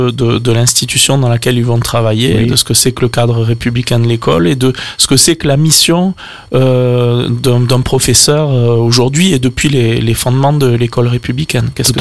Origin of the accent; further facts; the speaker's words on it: Tarbes, Occitanie, France; also born or lived in Lourdes; Haute-Pyrénées, je suis né à Lourdes, j'ai vécu dans mon enfance à Tarbes.